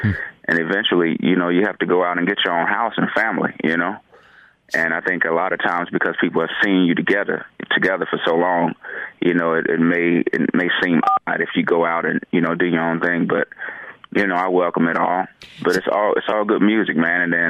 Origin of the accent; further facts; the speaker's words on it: Atlanta, Georgia, United States; You know, the show took place in Atlanta. I'm from Atlanta.